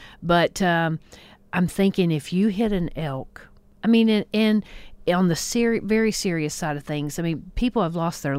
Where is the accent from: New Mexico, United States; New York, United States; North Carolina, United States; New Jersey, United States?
North Carolina, United States; Lake Toxaway; I'll go up to my parents in Lake Toxaway, and I was born and raised there.